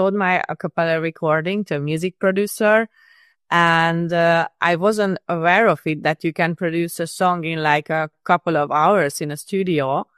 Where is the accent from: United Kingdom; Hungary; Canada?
Hungary; Budapest; now in Los Angeles, United States; I'm in LA currently, but I'm from Budapest originally